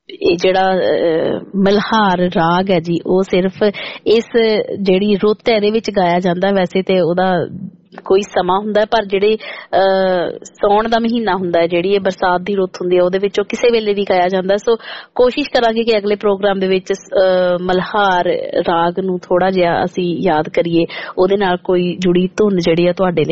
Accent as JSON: {"language": "Punjabi", "region": "Punjab", "country": "India", "said": "ਮੈਂ ਹੁਸ਼ਿਆਰਪੁਰ ਡਿਸਟ੍ਰਿਕਟ ਤੋਂ ਬਿਲੋਂਗ ਕਰਦੀ ਹਾਂ ਤੇ ਜਿਹੜਾ ਹੁਸ਼ਿਆਰਪੁਰ ਡਿਸਟ੍ਰਿਕਟ ਹੈ ਉਹ ਤਾਂ ਵੈਸੇ ਹੀ ਚੂਹਾਂ ਦੇ ਕਰਕੇ ਬੜਾ ਮਸ਼ਹੂਰ ਹੈ"}